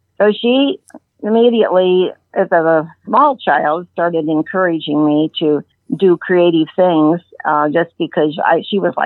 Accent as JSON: {"language": "English", "town": "Peru", "region": "Indiana", "country": "United States", "tie": "born there", "said": "I was born in Peru, Indiana, and my mother and dad dad's father and family … … Had been there for a good many years. And it's a small town."}